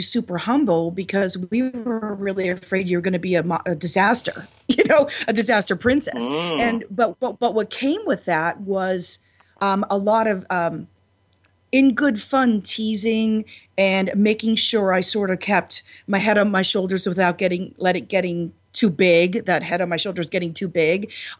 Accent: Youngstown, Ohio, United States; I grew up in Youngstown, you know, a very work ethic, blue-collar town, and, you know, Eastern European, and my parents loved me.

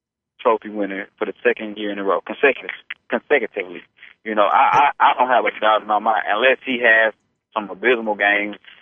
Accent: Houston, Texas, United States; I'm always in Houston because that's my hometown

